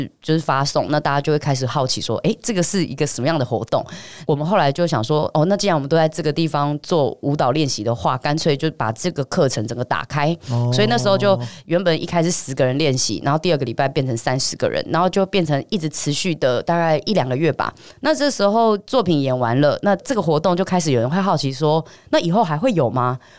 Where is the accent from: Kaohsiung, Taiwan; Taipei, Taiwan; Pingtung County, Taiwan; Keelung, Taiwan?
Taipei, Taiwan; 因为我就是一个标准土生土长的台北小孩、嗯、那我家其实是一个小康的状态，所以就是我基本上只要努力自己的生活费，那我就可以在台北生活生存。